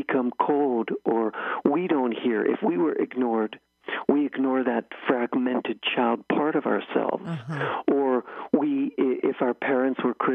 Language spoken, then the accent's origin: English; Pittsburgh, Pennsylvania, United States; accent: Pittsburghese; I'm from Pittsburgh, so I speak Pittsburghese. We don't say our O's and our consonants very well.